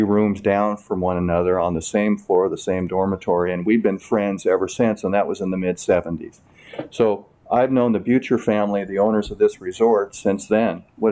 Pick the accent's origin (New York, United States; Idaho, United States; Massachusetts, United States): Idaho, United States; Boise; And I grew up in Idaho, was a very good junior player in Idaho.